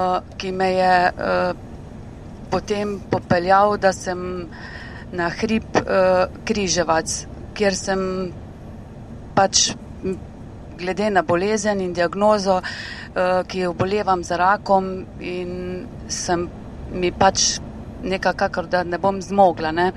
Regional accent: Laško, Savinja, Slovenia; prihajam iz Laškega.

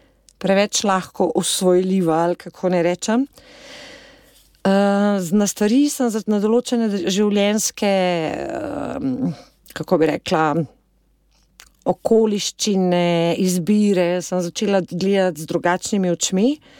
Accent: Kamnik, Central Slovenia, Slovenia; jaz sem pa tudi iz Kamnika

